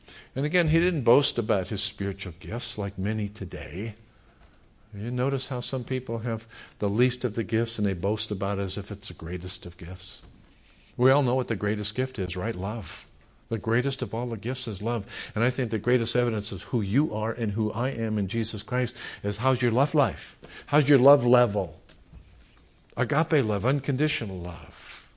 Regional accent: California, United States; And they knew I was from California.

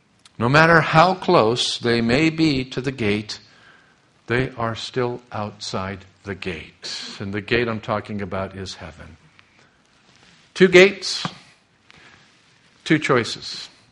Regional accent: La Puente, California, United States; also born or lived in West Covina; Oftentimes would be in church in West Covina where we grew up in La Puente area.

